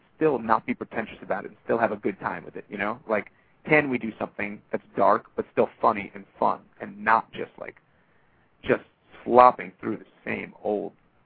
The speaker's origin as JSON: {"language": "English", "town": "New York City", "region": "New York", "country": "United States", "said": "you know, I'm from New York City, he's from Texas, you know, he's a rancher. I've never seen a cow in my life, literally."}